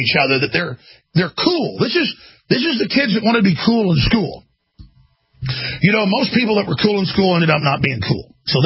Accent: United States; I'm not a liberal. I'm not a conservative. I'm an American.

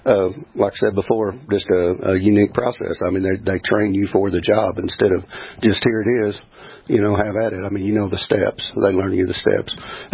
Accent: Missouri, United States; now in North Dakota, United States; South Missouri.

